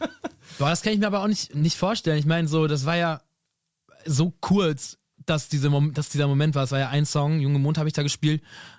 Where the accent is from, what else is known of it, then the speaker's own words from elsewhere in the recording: Dortmund, North Rhine-Westphalia, Germany; Ja, ich komme ja eigentlich aus Dortmund.